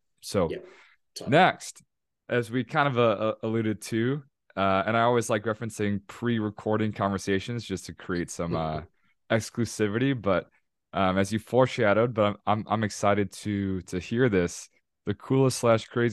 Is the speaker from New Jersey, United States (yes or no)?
no; Chicago, Illinois, United States; also born or lived in Texas / Missouri; I'm from Chicago. I did 2 years in Texas, 4 years in Missouri for school.